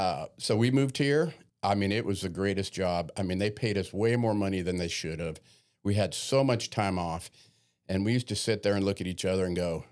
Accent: Oregon, United States; I'm originally from Oregon.

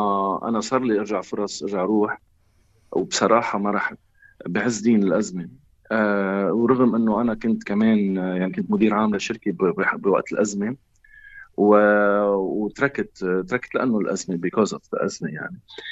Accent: Lebanon

